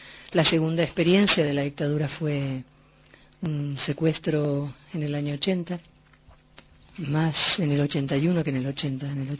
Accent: Buenos Aires, Argentina; born there; Nací en Buenos Aires, en la capital federal, en mayo, en el mes de las lluvias en Buenos Aires.

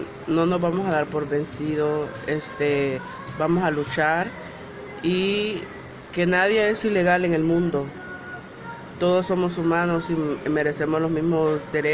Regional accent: Honduras; now in Mexico; soy un hombre trans y soy de Honduras.

